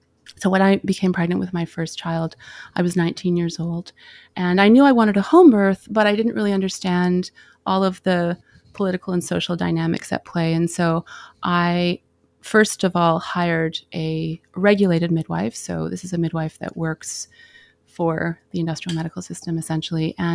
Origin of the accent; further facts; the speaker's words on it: Vancouver, British Columbia, Canada; born there; Yes, yes, I was born in Vancouver.